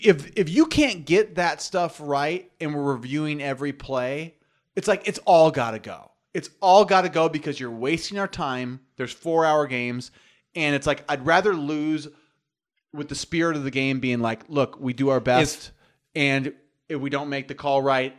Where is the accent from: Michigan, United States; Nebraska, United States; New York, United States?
New York, United States; Let me just... I'm from New York. I got some New York, and I like boxing too.